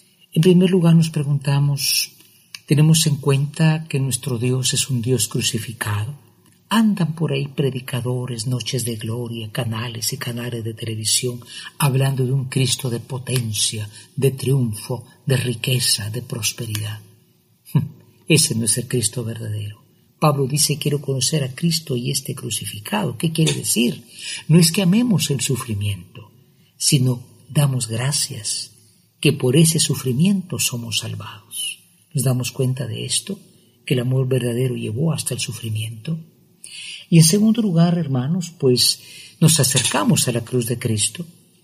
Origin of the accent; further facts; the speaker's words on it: Guatemala; como hijos de nuestra tierra, como guatemaltecos